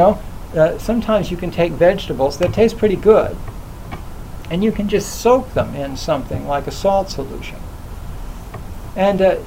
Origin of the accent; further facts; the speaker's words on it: United States; You know, Americans are so, I'm an American, so, you know, don't get me wrong.